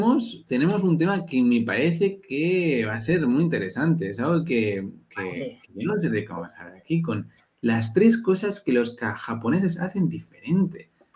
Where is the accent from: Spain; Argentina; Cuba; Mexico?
Spain; Yo voy a ser un poco racista con los españoles porque soy español.